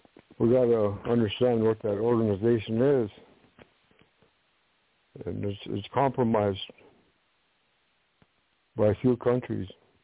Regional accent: Dakota, United States; now in California, United States; That's the way we grew up back there in Dakota and stuff.

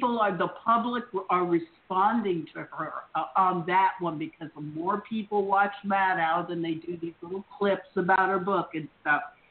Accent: Florida, United States; also born or lived in New York; I grew up in Florida, but from the time I was 13 on, I did all of my school year back and forth from upstate New York to Florida.

